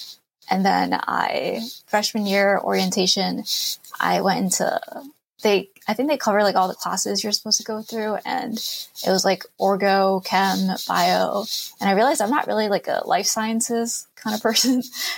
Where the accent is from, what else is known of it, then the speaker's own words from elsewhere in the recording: Philadelphia, Pennsylvania, United States; No, I'm from Philly.